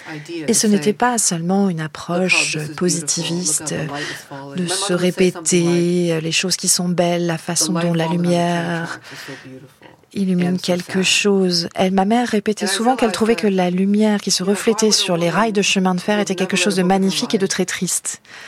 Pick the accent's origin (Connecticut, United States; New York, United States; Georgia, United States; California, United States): Connecticut, United States; Hartford; les souffrances que moi j'ai vues aussi en grandissant à Hartford, dans le Connecticut